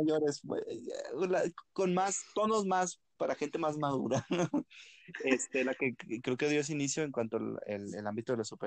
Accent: Hidalgo, Mexico; Y tanto como hidalguense que se filmó ahí

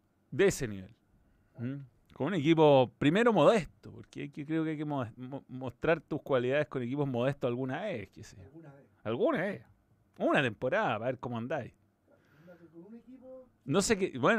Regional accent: Chile; uno como los chilenos le tenemos al

